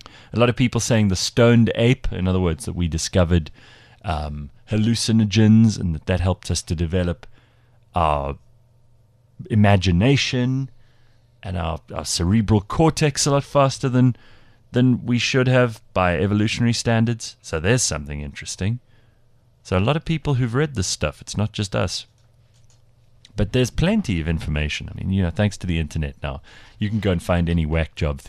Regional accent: Durban, KwaZulu-Natal, South Africa

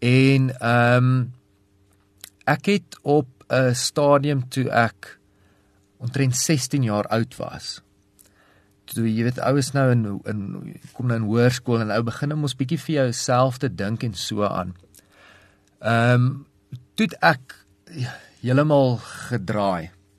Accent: Centurion, Gauteng, South Africa; also born or lived in Pretoria; In Centurion groot geword.

